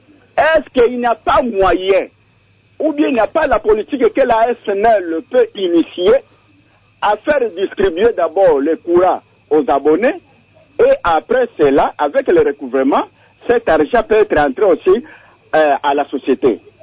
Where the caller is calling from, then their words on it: Bandundu, Kwilu, DR Congo; Ici, chez moi, à Bandundu-Ville, Inga arrive ici